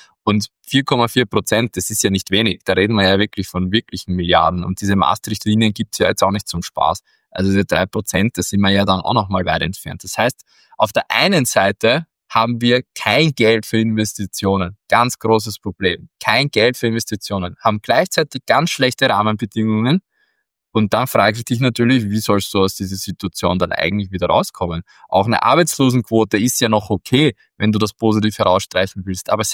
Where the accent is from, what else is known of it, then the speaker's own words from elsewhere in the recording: Austria; als Österreicher